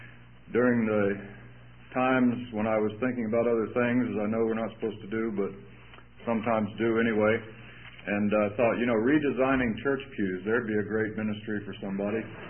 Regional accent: Florida, United States; And I come from Florida, actually come from Florida, was born in Florida.

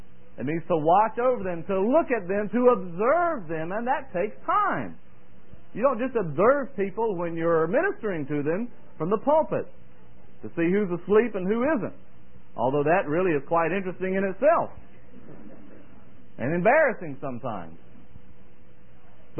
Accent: the South, United States; The grits, as good as they are, and as much as I like them, don't worry about me. I was raised in the South.

